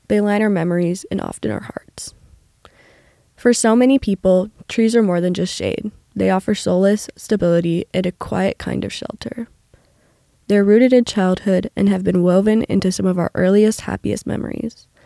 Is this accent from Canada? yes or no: no; Portland, United States; I grew up in Portland, surrounded by trees